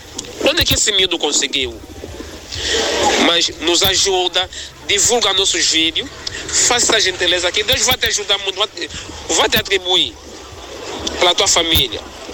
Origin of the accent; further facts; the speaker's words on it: Angola; Angola não tem de riqueza? Temos tudo. Mas... Bom, mano, sobrevivemos no lixo. Vejo muitas famílias da minha terra comendo no lixo, meu irmão.